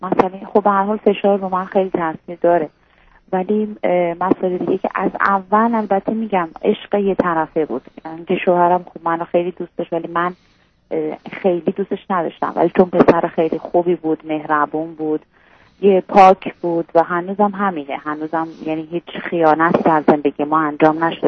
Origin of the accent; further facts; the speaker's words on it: Iran; moved away as an adult; الان هم البته از ایران اومدیم بیرون، الان ایران نیستیم